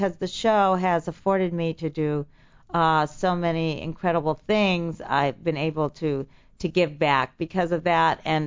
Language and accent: English; Arcadia, California, United States; I grew up in Arcadia, actually.